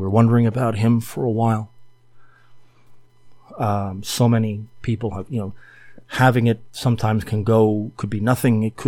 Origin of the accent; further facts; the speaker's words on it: New Jersey, United States; That's the part of New Jersey where I'm from. I'm from Union County. And they reference many places that I knew as a kid. Everyone talked like that when I was growing up.